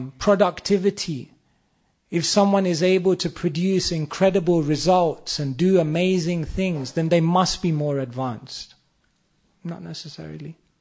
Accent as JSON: {"language": "English", "town": "Wembley", "region": "London", "country": "United Kingdom", "tie": "born or raised there", "said": "I grew up in Wembley, and it was many, many different races and, you know, like religions, and there was some level of racial tension."}